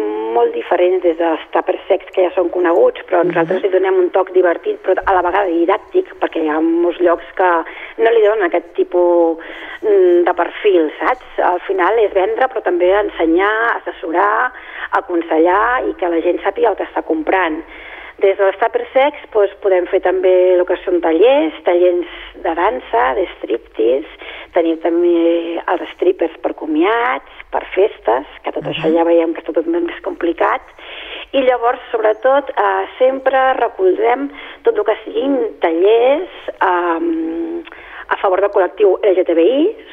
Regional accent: Catalonia, Spain; nosaltres som de la Creu Alta, som tallarets

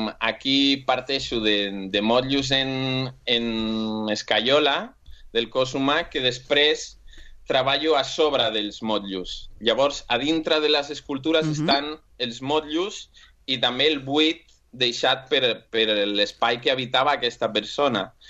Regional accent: Portugal; Catalan is a second language; demano perdó pel meu català, que jo sóc portuguès i mai he tingut classes de català

